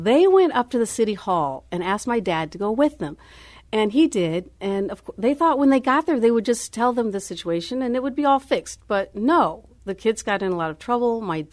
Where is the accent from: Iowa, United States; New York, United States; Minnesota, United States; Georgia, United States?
Iowa, United States; Des Moines; We grew up in Des Moines, Iowa. Well, first in a small town in Iowa.